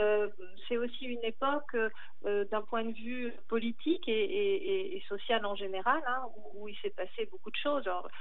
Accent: Langogne, Occitanie, France; bien qu'ayant passé mon enfance à Langogne, je ne connaissais pas l'histoire de cet asile

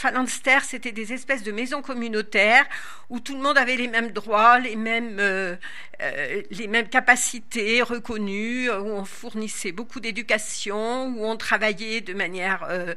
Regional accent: Firminy, Auvergne-Rhône-Alpes, France; now in Rosières, France; Et moi, j'ai grandi à Firminy, où mon père était venu travailler dans les aciéries.

